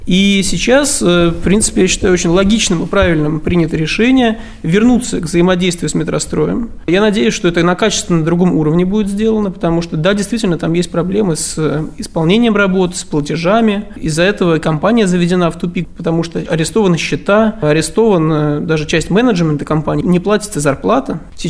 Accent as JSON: {"language": "Russian", "region": "Saint Petersburg", "country": "Russia", "said": "Я сам из Купчино, и этот вопрос очень актуальный для жителей этого района"}